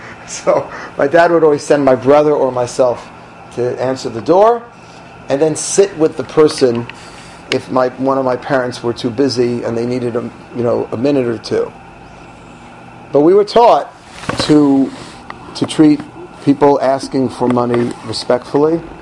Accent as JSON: {"language": "English", "town": "Queens", "region": "New York", "country": "United States", "tie": "born or raised there", "said": "I grew up in Forest Hills, Queens, and I would say probably two, sometimes three times a week there was a knock on our door."}